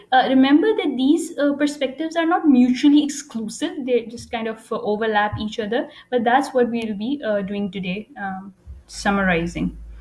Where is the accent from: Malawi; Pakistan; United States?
Pakistan; now in Dammam, Saudi Arabia; I am joining you guys from Dammam, Saudi Arabia. Originally, I'm from Pakistan, but I'm living with my husband and two children here in Saudi Arabia.